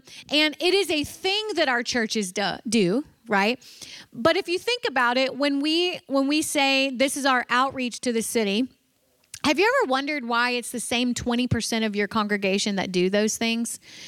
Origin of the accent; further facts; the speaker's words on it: the South, United States; I grew up in the South, okay? So we would have these mission Sundays where missionaries would come